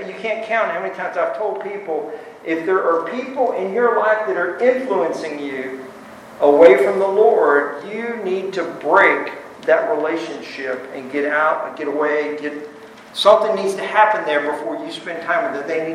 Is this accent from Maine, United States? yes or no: no; Cleburne, Texas, United States; And he came back home to where my hometown was there in Cleburne.